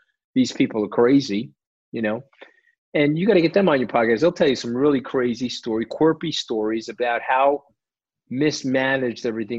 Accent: New York, United States; And I'm a New Yorker.

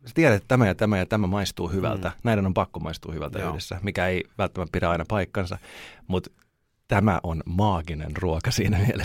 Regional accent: Turku, Southwest Finland, Finland; Mä tuun Turusta

